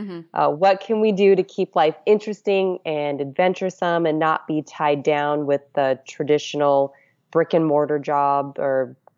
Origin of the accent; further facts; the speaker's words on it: Alaska, United States; So yes, I am from Alaska, and I feel like everyone has a small plane there.